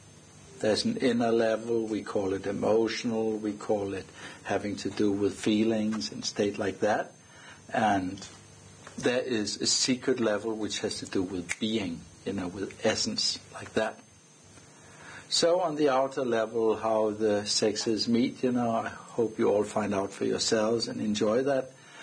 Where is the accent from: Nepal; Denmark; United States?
Denmark; I'm from Denmark, and I'll be speaking on relationships.